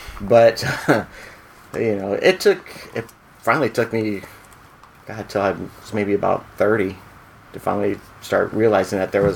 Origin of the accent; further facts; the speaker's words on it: Santa Monica, California, United States; I grew up in Santa Monica, city of Santa Monica, so I went to Santa Monica Elementary School